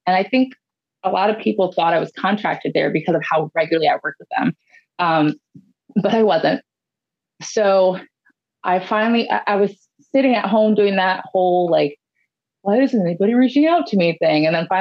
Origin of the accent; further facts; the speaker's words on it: Ohio, United States; wrestle in my home state of Ohio against Britt Baker, which was really cool because my parents were in the audience.